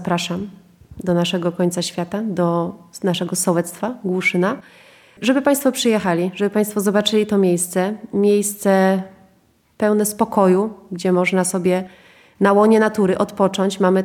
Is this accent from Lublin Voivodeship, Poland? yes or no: no; Kraszewice, Greater Poland Voivodeship, Poland; No to mówię, że z Kraszewic, tak? Kraszewice, no nie wiem gdzie to jest.